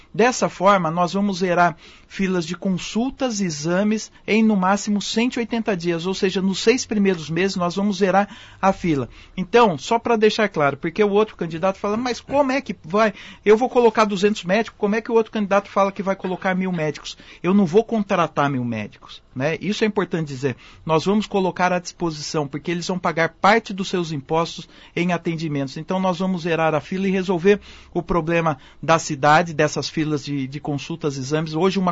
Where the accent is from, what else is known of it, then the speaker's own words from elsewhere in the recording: Campinas, São Paulo, Brazil; Eu venho da periferia, né? Eu sou nascido em Campinas, eu venho da região do Ouro Verde